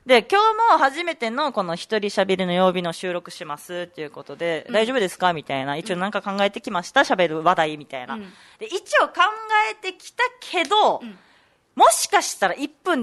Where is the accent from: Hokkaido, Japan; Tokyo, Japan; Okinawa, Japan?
Okinawa, Japan; 私もともと中部出身なんだけどさ、うん、普段方言あんまり喋らないようにとか